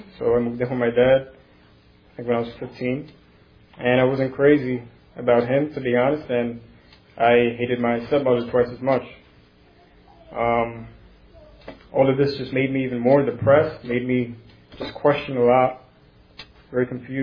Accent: New Jersey, United States; I was born and raised here in Jersey, 30 years. Grew up mostly with my brother and my mother. My parents are Puerto Rican. They came over here.

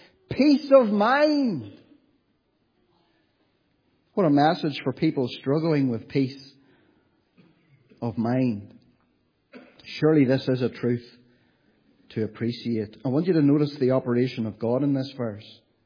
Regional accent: Warrenpoint, Northern Ireland, United Kingdom; If I was to take you after the meeting today down the road to my hometown of Warren Point

